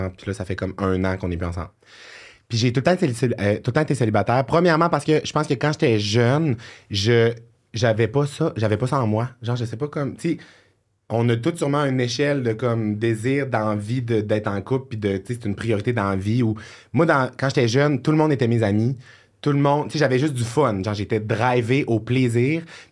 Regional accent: Quebec, Canada; T'sais, moi, je viens du Saguenay.

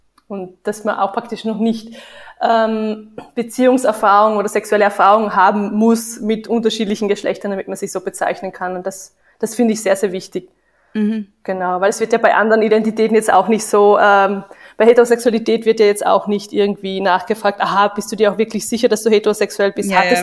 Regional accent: Vienna, Austria; Ja, ich komme auch aus Wien, genau. Ich habe auch in Wien studiert.

